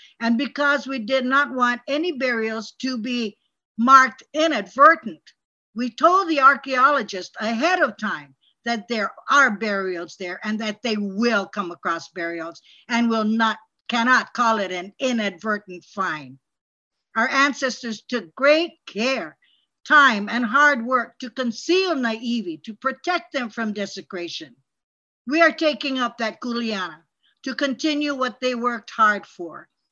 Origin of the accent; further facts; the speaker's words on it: Kealia, Hawaii, United States; I was born 82 years ago, awesome years ago, and I was raised in the Ahupua of Kealia Mokupuni o Kauai.